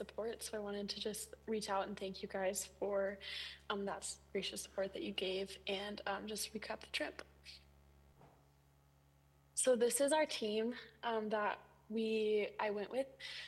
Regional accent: Miller, United States; I'm originally from Miller, and I go to the Community Church of St. Lawrence. But right now I'm at school at the University of Minnesota

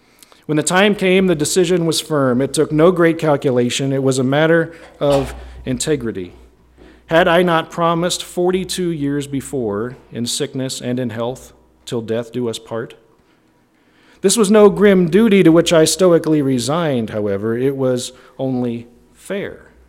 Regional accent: Maryland, United States; But where I grew up in the East Coast, outside of Maryland, the victim of choice was West Virginia.

